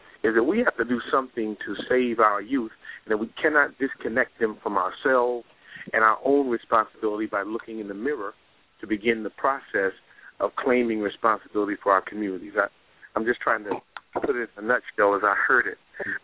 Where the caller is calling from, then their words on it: Washington, District of Columbia, United States; I'm calling in from Washington, D.C.